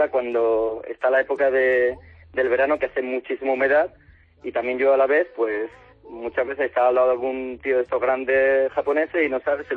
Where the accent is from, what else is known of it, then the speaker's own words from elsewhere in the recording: Cádiz, Andalusia, Spain; moved away; Sí, sí, de Cádiz capital. Lo que pasa es que llevo fuera de España y fuera de Cádiz desde, uf, hace casi 16 años.